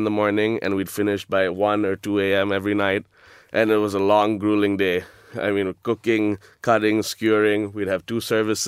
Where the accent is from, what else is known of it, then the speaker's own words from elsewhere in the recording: Indonesia; now in London, United Kingdom; I am just come to London and I'm here to stay. And I do have plans of opening other concepts here. I mean, I'm from Indonesia.